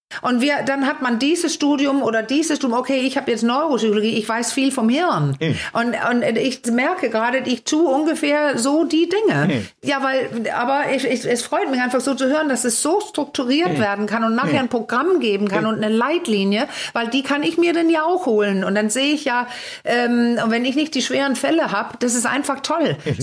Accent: Denmark; Ich bin ja Dänin.

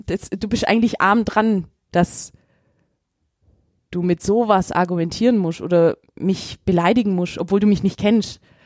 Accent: Augsburg, Bavaria, Germany; also ich bin schon in Pferse aufgewachsen

